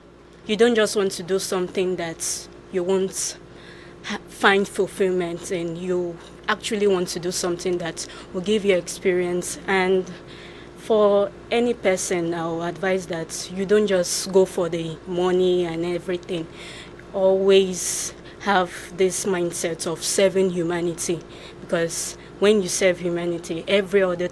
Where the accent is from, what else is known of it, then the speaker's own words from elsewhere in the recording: Nigeria; now in Louisville, United States; I'm from Nigeria. I've been here for approximately 5 months.